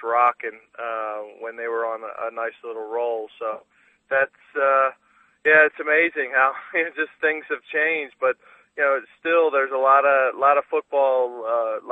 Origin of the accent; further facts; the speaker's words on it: Philadelphia, Pennsylvania, United States; Still, I'm from Philadelphia, and when I landed in Houston, I thought that was like a block from the sun.